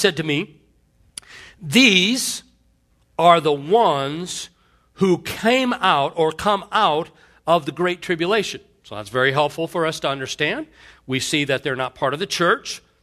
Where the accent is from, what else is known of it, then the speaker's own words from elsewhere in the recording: Indiana, United States; Those of you who know me know that I grew up in Indiana, in this little farm town.